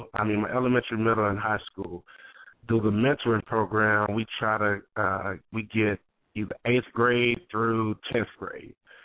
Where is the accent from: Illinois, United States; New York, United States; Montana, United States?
Montana, United States; Belgrade; growing up in Belgrade, it's a very small city, and football is very predominant there.